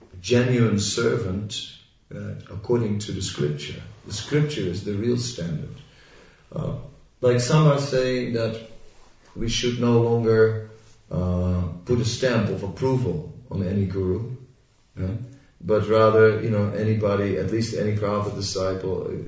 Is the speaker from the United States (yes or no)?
no; Netherlands; I'm from Holland, which is bicycle country